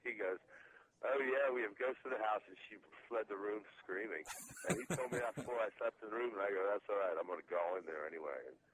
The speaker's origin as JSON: {"language": "English", "region": "Pennsylvania", "country": "United States", "said": "I'm from Pennsylvania, and there's stuff around from the Revolutionary War."}